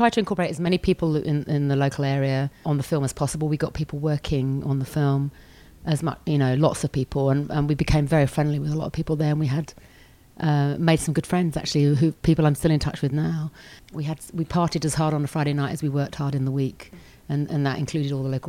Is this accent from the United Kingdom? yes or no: yes; South of England, United Kingdom; I grew up in the South, but... I've always been one of those kids who roamed.